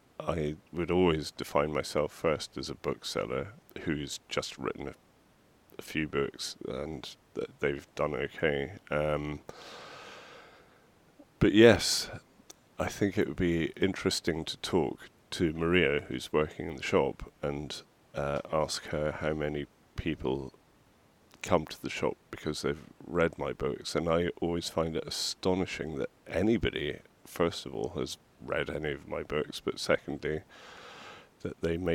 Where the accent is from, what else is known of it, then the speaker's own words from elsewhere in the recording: Wigtown, Scotland, United Kingdom; Certainly, I grew up in Wigtown. I know what it was like when I grew up.